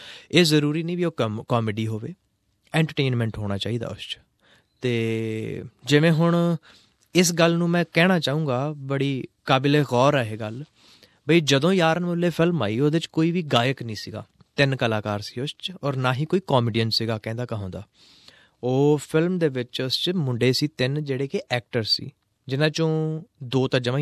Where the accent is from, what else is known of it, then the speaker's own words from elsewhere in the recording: Kurali, Punjab, India; born there; moved away as an adult; also born or lived in Mohali / Chandigarh; now in Mumbai, India; ਮੈਂ ਪੰਜਾਬ ਤੋਂ ਕੁਰਾਲੀ ਤੋਂ ਬੋਰਨਾ, ਕੁਰਾਲੀ ਬੋਰਨਾ, ਫਿਰ ਮੇਰੀ ਪੜ੍ਹਾਈ ਹੋਈ ਆ ਮੋਹਾਲੀ ਚੰਡੀਗੜ੍ਹ ਹੋਈ ਹੈ।